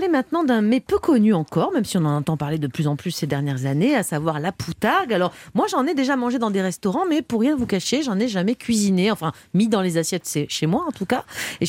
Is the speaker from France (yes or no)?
yes; Perpignan, Occitanie, France; moi je l'ai l'accent que je veux. Je viens de Perpignan et c'est un vrai accent.